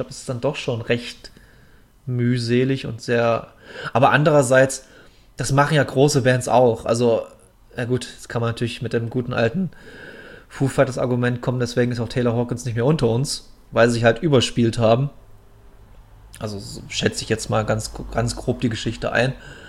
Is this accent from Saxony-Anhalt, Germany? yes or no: no; Munich, Bavaria, Germany; Ich war ja in meinem Urlaub in München unten, in meiner alten Heimat